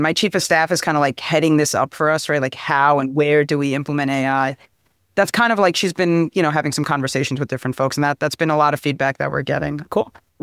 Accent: New York, United States; I'm from Long Island, so Islanders.

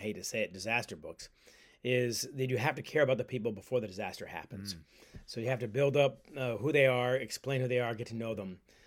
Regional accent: Ann Arbor, Michigan, United States; I grew up almost on the Canadian border in Ann Arbor, Michigan.

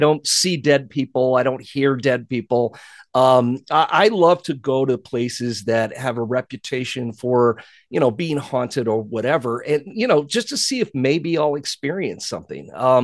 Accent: Decatur, Illinois, United States; these were stories about the town where I grew up in Decatur, Illinois, in the middle of the state.

